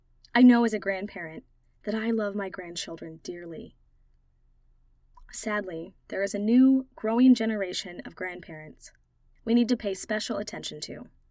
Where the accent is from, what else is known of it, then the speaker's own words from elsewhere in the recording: Ohio, United States; In my home state of Ohio alone